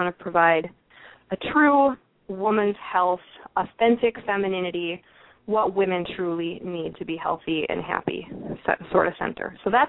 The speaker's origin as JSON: {"language": "English", "town": "Duluth", "region": "Minnesota", "country": "United States", "tie": "born or raised there", "said": "about 5 to 6 years of work in my hometown of Duluth, Minnesota."}